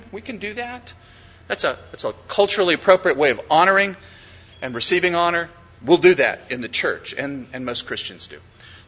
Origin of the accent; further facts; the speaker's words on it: Minnesota, United States; now in Texas, United States; There is a Texas thing that is as big as anywhere I've ever lived. I grew up in Minnesota